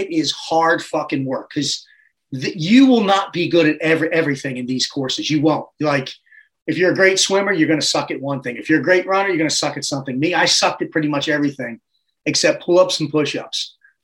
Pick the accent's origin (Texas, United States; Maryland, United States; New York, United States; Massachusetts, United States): Maryland, United States; Baltimore; So I'm a Baltimore native. I am currently 49 years young.